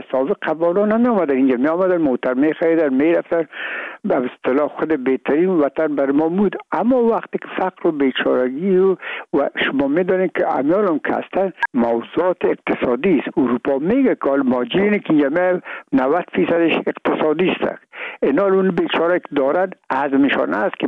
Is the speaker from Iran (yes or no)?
no; Afghanistan; من و بسیاریشون در این افغانستان تولد نشدن، در یک ممالک کشور دیگه بودن و میگم ما افغان هستیم